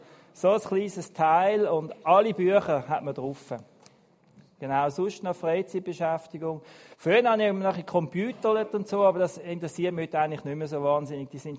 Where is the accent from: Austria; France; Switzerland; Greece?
Switzerland; Muri, Aargau; Damals in Bainwil am See, oder beziehungsweise in Muri haben wir da gewohnt, im Aargau, ich bin im Aargau aufgewachsen. Ich fühle mich aber seit jeher als Zürcher, weil mein Vater ist ein Stadtzürcher gewesen, und im Aargau bin ich immer der Zürcher gewesen.